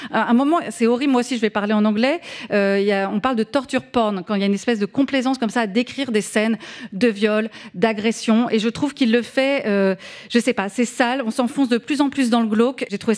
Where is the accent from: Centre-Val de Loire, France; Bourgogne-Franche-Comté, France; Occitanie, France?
Bourgogne-Franche-Comté, France; Auxerre; j'ai grandi à Auxerre